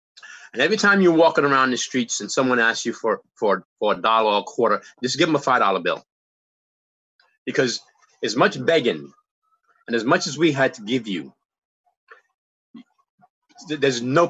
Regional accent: Brooklyn, New York, United States; I grew up in Brooklyn. I was the youngest of six kids.

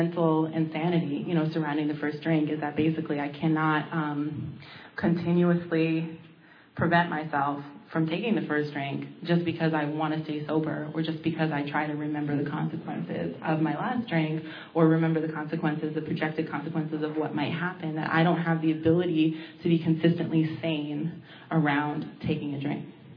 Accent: Manhattan, New York, United States; because I grew up in Manhattan, so I'd be like on the subway coming from Washington Heights

